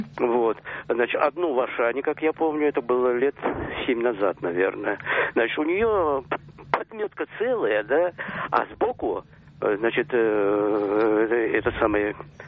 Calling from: Moscow, Russia; я из Москвы звоню.

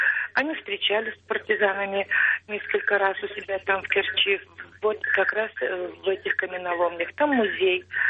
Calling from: Bishkek, Kyrgyzstan; Я звоню из Бишкека.

